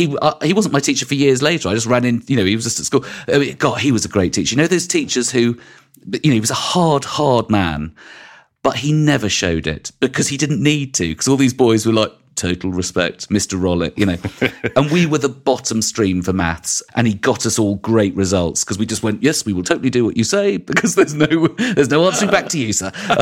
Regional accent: London, United Kingdom; I grew up in West London.

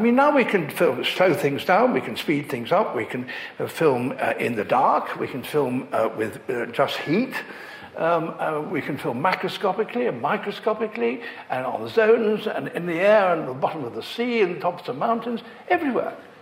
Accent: Leicester, East Midlands, United Kingdom; I grew up in Leicester

